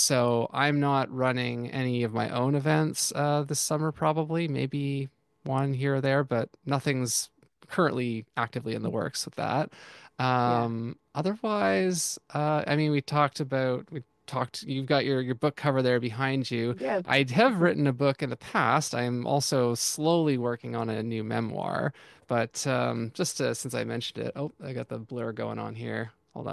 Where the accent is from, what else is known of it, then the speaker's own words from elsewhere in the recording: Canada; I'm a Canadian.